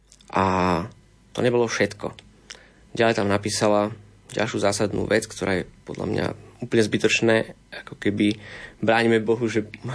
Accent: western Slovakia, Slovakia; ja som napríklad zo západu a moja manželka je zo stredného Slovenska

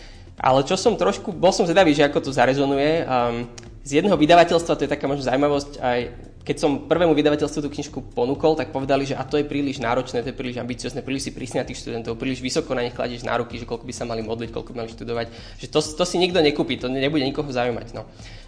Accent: Bratislava, Bratislava Region, Slovakia; Ja som vyrastal v Bratislave

